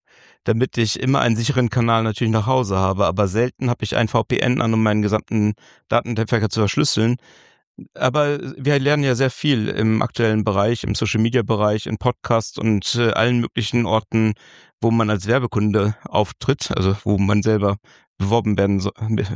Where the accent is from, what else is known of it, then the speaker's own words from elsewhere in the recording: Bremen, Germany; Eigentlich ein Mensch, der aus Bremen kommt. Ich komme aus dem Norden